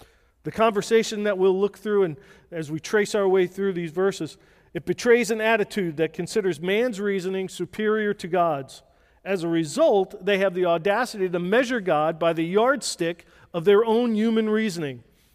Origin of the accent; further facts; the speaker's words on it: Brooklyn, New York, United States; I'm Italian. I grew up in Brooklyn.